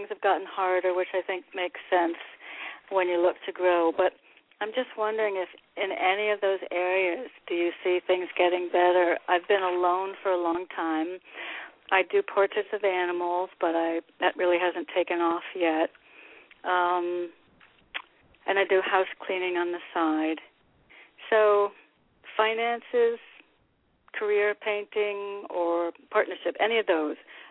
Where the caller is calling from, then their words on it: Connecticut, United States; I just wanted to say I'm in a small town in the middle of nowhere, Connecticut